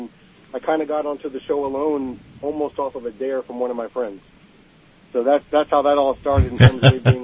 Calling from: Georgia, United States; also born or lived in Ohio; We are down here in sunny Georgia. My family and I just recently relocated, so we left Ohio.

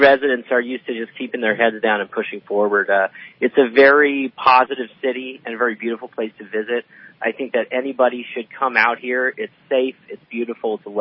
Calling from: Washington, District of Columbia, United States; also born or lived in Reading; No, I don't do anything important, but I do live in Washington, D.C., and I lived in Reading for many years.

